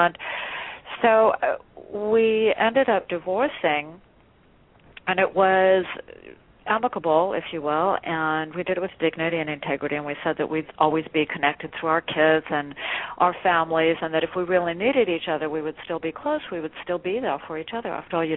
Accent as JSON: {"language": "English", "town": "Los Angeles", "region": "California", "country": "United States", "tie": "born or raised there", "said": "I was born and raised in Los Angeles, right here near the beach, and in my early 20s, I went to France to study French"}